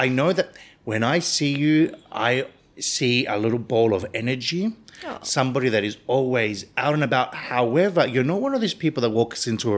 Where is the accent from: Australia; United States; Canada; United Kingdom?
Australia; even myself as a, you know, as an Australian, as a Cypriot of the diaspora, whatever I am